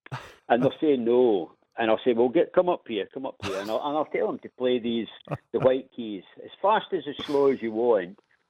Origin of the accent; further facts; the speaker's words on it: Old Cumnock, Scotland, United Kingdom; accent: Scottish; moved away; I was born in Newcomnock, Ayrshire, and then I moved to Old Comnock, where I lived for... Well, till 1979, I left Scotland in 1979.